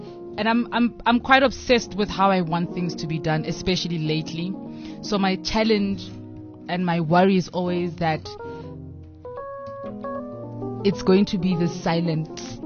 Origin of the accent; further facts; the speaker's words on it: South Africa; When we arrived, the only reason they loved us so much is because we're South African, right?